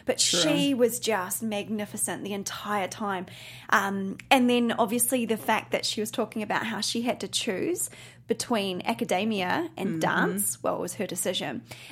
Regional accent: New Zealand; and I'm originally from New Zealand.

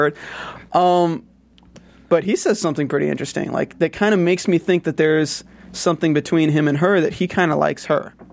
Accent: Boston, Massachusetts, United States; I'm from Boston. You know, I work at the hospital.

